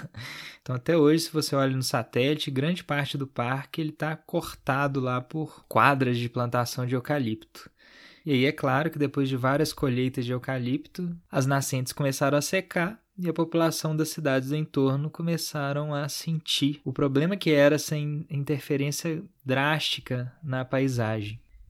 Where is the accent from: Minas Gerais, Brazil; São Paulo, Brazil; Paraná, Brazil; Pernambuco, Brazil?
Minas Gerais, Brazil; Belo Horizonte; E ele fica bem longe da minha cidade natal. São mais de 700 quilômetros de distância de Belo Horizonte, no sentido norte, é quase na divisão da Bahia.